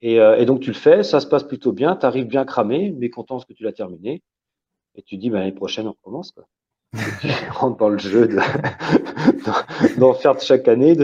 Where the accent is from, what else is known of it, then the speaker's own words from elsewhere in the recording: Moncontour, Brittany, France; je suis de Moncontour, à Plémy, mais Plémy très proche de Moncontour, je suis à 1 km du départ du Ménestrail.